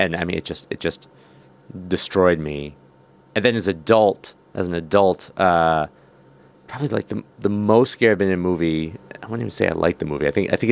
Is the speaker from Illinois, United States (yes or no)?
no; New Hampshire, United States; In New Hampshire, and just like little garter snakes, harmless little guys. But it was an old farmhouse